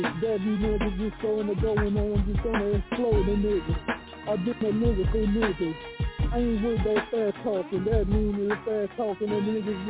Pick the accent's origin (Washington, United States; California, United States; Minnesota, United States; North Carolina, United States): North Carolina, United States; Yeah, I'm from the North Carolina.